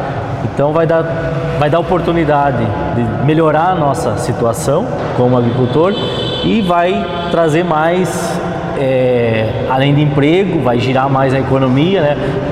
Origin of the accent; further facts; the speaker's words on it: Campos Borges, Rio Grande do Sul, Brazil; born there; eu nasci em Campos Borges, né, sob os domínios da Cotrião, né?